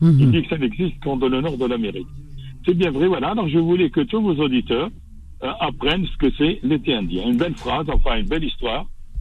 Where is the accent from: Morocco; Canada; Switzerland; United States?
Morocco; Oujda, Oriental; moi qui est musulman, enfin, sans vous dire que je l'ai déjà dit, que je suis marocain, je suis d'Oujda, je suis frontalier, je suis maroco-algérien, ou algéro-marocain